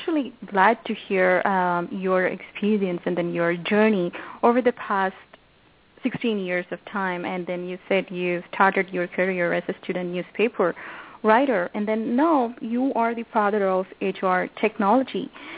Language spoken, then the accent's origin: English; India; now in United States; I started my career from India. So this is a way where I can connect with my home country and the people in the home country.